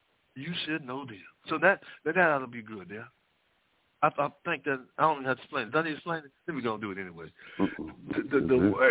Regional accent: Texas, United States; How I supposed to say? I know I'm from Texas.

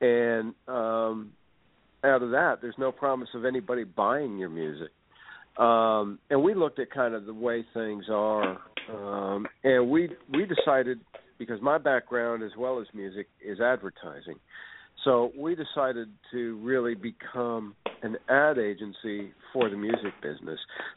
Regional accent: Canada; I'm from Canada originally, so I know, and I worked in radio there.

